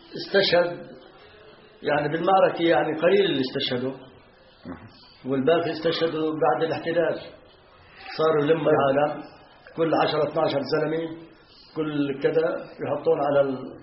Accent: Palestine; والله أعتقد يمكن أول قرية هجمت هي قريتنا بالقرى الساحلية كلها.

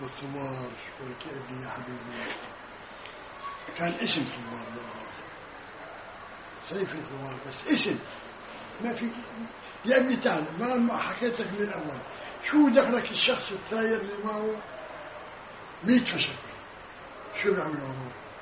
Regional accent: Acre, Northern District, Israel; مع العرب، احنا من عكا مع العرب. عكا الجيل الغربي والشرقي.

